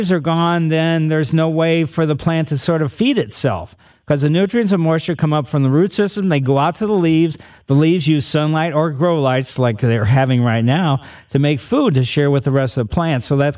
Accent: Ellisville, Missouri, United States; also born or lived in St. Louis; Growing up in Ellisville, my grandmother lived in Richmond Heights, and she, managed a grocery store in the city. And, my first 5 years or so, I lived in the city right by the Botanical Garden on Flat. And then my parents in 55 moved out to Ellisville.

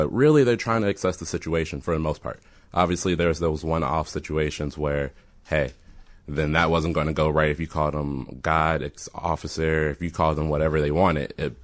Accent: Chicago, Illinois, United States; I'm actually from the west side.

